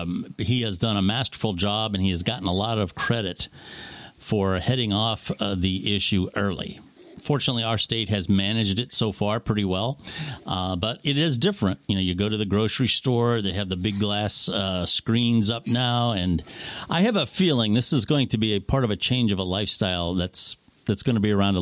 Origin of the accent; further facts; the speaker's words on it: Ohio, United States; I'm from Ohio, and our governor has received accolades pretty much from all over the world on how he's handled this.